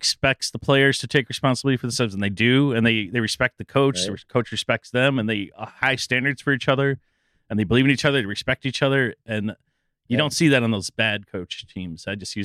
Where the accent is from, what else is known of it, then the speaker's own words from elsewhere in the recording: Chicago, Illinois, United States; I grew up in Chicago, so I know.